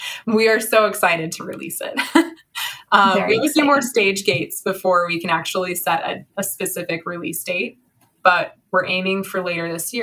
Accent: Las Vegas, Nevada, United States; You organized a great trade show in Las Vegas. Like I said, I got to go to my hometown and enjoy that that show.

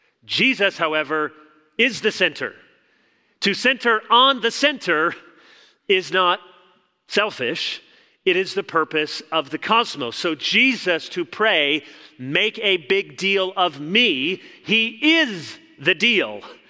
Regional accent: Chicago, Illinois, United States; born there; As I mentioned, I was born in Chicago. I have been a lifelong Bears fan.

